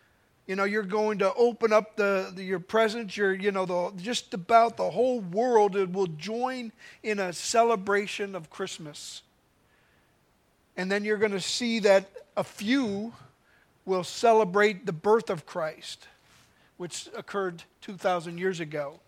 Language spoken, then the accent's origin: English; Milwaukee, Wisconsin, United States; Now, I grew up in Milwaukee